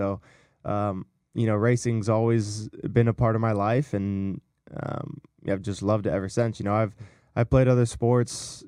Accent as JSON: {"language": "English", "town": "Orlando", "region": "Florida", "country": "United States", "said": "And I'm from Orlando, so but most of the karting in Florida was happening down south."}